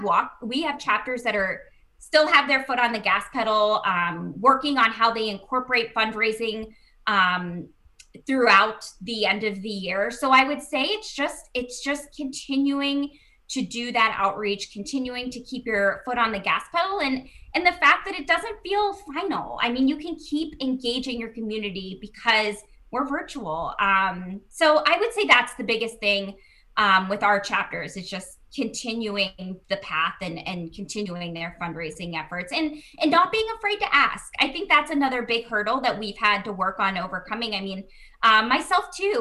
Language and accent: English; Pittsburgh, Pennsylvania, United States; I'm from Pittsburgh, big Mr. Rogers fan